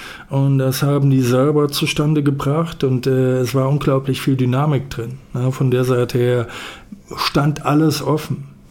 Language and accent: German; Gotha, Thuringia, Germany; Ich komme ja aus Gotha, ist ja kein Geheimnis.